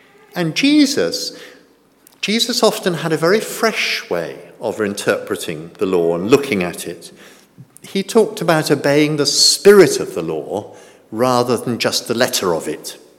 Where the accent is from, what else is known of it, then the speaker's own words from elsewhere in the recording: United Kingdom; But often, being British, we just sort of keep quiet, don't we?